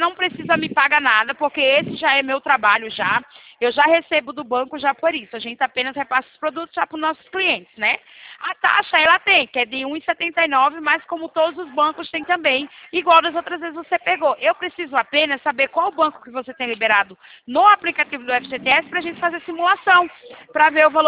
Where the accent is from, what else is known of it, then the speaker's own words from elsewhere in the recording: Itatiba, São Paulo, Brazil; Mas eu não sou de São Paulo, eu sou de Itatiba, São Paulo.